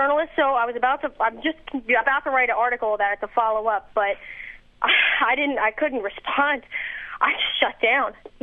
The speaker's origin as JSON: {"language": "English", "town": "Philadelphia", "region": "Pennsylvania", "country": "United States", "said": "I'm from Northeast Philadelphia, and I'm a redhead"}